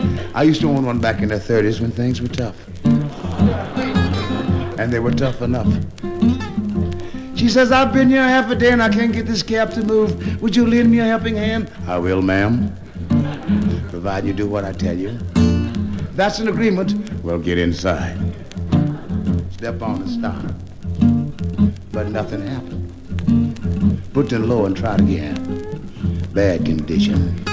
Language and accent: English; New York City, New York, United States; I just stated some time ago that I'm not a New Yorker anymore. I'm a Californian.